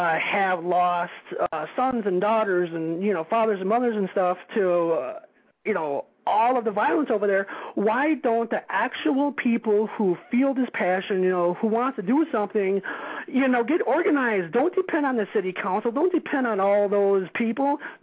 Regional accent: St. Paul, Minnesota, United States; I am a 31-year-old white male, born and raised in St. Paul. And so a lot of us who are from here, either, St. Paul kids or Minneapolis kids, on one side of the river or the other.

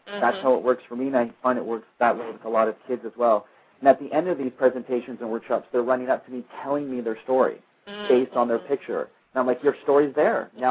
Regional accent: Canada; when I was a kid growing up in a small rural town, and it's probably much, I grew up in Canada

